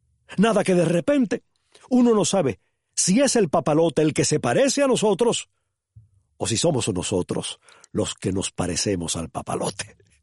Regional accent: Cuba; ese recuerdo es el de un papalote o el de varios papalotes sobrevolando los tejados de mi pueblo allá en Cuba.

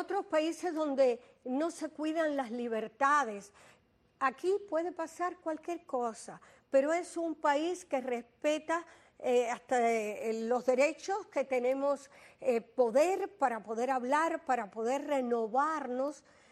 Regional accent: Cuba; Nosotros siempre en Cuba, cuando teníamos una casa

